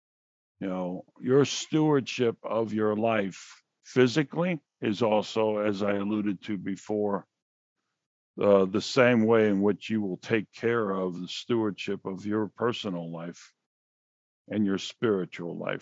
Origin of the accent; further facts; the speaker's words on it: Queens, New York, United States; You know, growing up in Queens, you know, the whole roof had caved in.